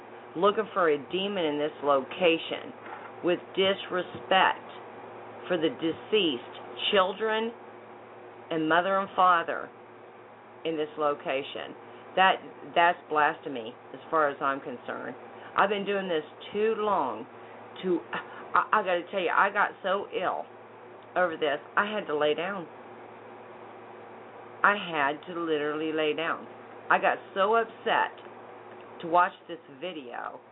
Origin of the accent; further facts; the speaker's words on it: Iowa, United States; had no knowledge of it whatsoever until after I was raised in Iowa.